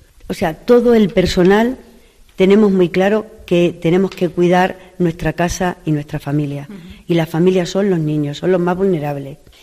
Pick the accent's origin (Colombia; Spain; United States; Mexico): Spain; Cabezuela del Valle, Extremadura; que no es de esta zona, la que no es de Plasencia, yo me siento hija adoptiva de Plasencia, pero soy de muy cerca, soy de Cabezuela. De Cabezuela.